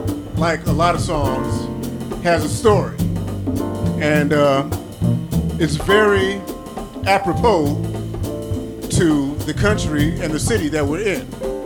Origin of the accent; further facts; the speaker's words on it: New York City, New York, United States; So I got on the subway, or the metro, and I'm from New York, I got on the subway.